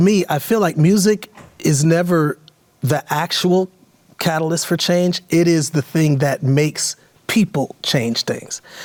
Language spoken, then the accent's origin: English; Milwaukee, Wisconsin, United States; Yeah, I'm from Milwaukee.